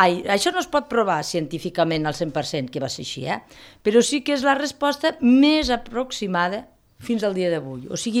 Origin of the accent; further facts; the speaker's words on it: Falset, Catalonia, Spain; Xafo molt la, jo soc de Falset, ho sento, mira. No ho sento. Soc de Falset i prou.